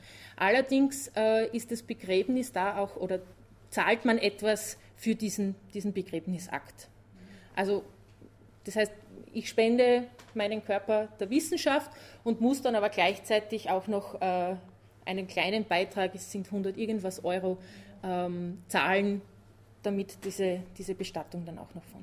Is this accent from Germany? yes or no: no; Kumberg, Styria, Austria; in der Nähe, wo ich aufgewachsen bin. Ich bin Steirerin und in Kumberg gibt es eben auch einen Friedwald seit ein paar Jahren.